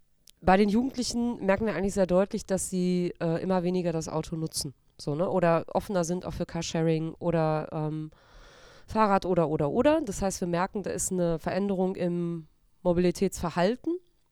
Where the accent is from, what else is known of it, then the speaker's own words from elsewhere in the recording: North Rhine-Westphalia, Germany; Achso, also wir kommen ja hier wunderbar aus dem Ruhrgebiet, ne? Wir ja. beide.